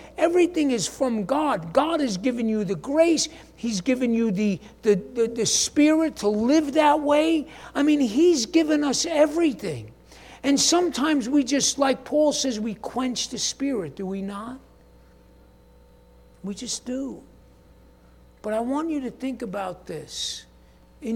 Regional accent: New York, United States; I'm from New York. How do I know what a steed is?

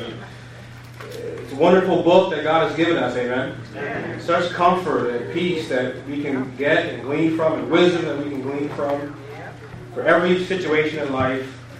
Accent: Elmont, New York, United States; And obviously, I grew up here in Elmont, and I remember the first few weeks, there was that feeling of being homesick.

